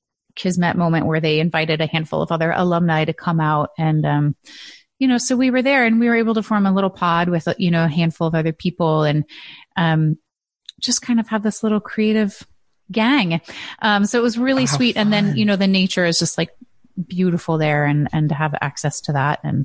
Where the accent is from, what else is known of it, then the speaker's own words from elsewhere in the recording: Midwest, United States; I'm from the Midwest, you know, I'm hardy.